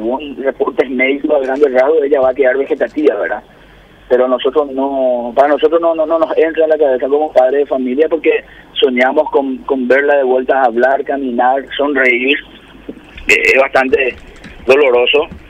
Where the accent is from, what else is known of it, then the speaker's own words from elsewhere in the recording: Loma Plata, Boquerón, Paraguay; Nosotros somos oriundos del Chaco, zona Loma Plata específicamente